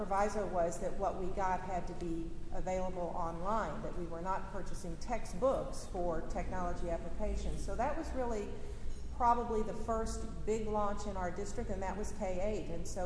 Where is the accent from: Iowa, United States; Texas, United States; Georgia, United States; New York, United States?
Texas, United States; San Antonio; now in Houston, United States; It's a beautiful city, actually my hometown, born and raised here, but have lived in the Houston area for the last 30 years